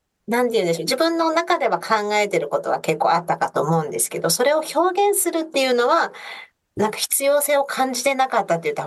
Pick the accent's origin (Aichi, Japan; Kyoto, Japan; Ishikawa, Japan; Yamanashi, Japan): Ishikawa, Japan; Nonoichi; 金沢市、大体に説明するのが私めんどくさい時、金沢市出身ですって言ってるんですけど、横にベッドタウンの野々市市っていうマイナーな市があって、そこが実家となります。